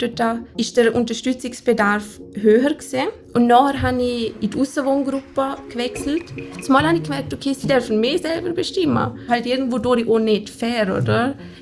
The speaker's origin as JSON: {"language": "German", "country": "Liechtenstein", "said": "ich komme aus dem Fürstentum Liechtenstein"}